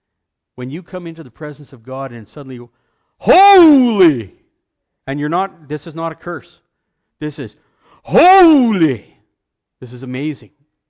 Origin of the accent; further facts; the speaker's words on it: Canada; I'm a Canadian Lutheran. Canadian Lutherans are different because they ain't even proud of who they are